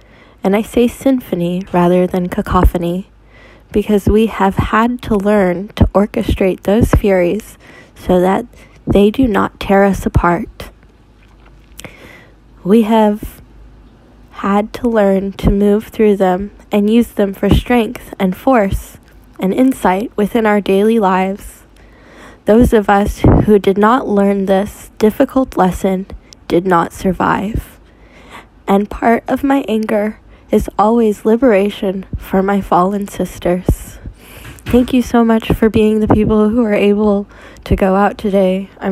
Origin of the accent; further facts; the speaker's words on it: Kansas City, Missouri, United States; I'm 25 and from Kansas City, Missouri.